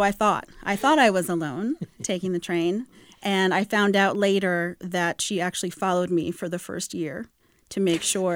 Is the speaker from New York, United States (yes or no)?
yes; New York City, New York, United States; That's right. That's right. 92nd Street. It was a really special place at the tim